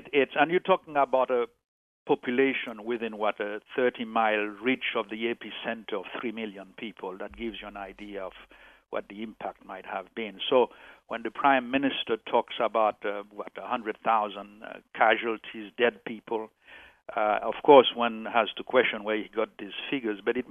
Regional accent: Haiti; I grew up in Haiti in the 50s

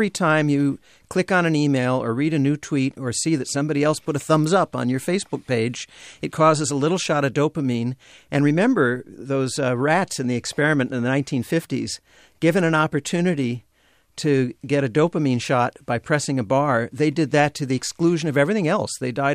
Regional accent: California, United States; Well, there's a local angle here. I grew up in San Francisco Bay Area

